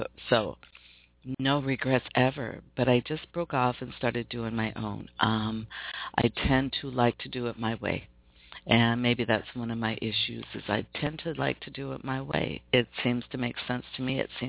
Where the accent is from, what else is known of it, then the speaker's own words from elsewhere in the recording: Pacific Northwest, United States; They're all from the Pacific Northwest, so I'm proud of my hometown.